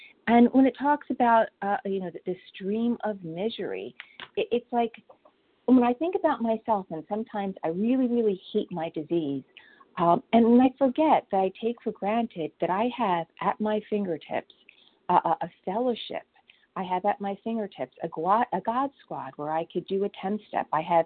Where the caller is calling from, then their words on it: Vineland, New Jersey, United States; I'm calling from Vineland, New Jersey.